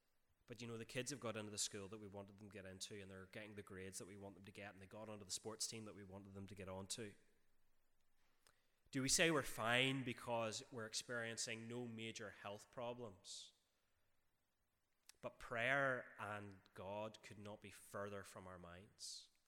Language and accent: English; Northern Ireland, United Kingdom; Now, I grew up in North Antrim, and as any good North Antrim boy, I was raised on three things, which is mince potatoes and the Westminster Shorter Catechism.